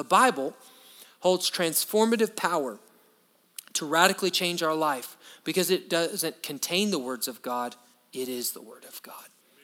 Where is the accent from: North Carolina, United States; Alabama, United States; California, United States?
Alabama, United States; And I grew up in Alabama. We drink sweet tea.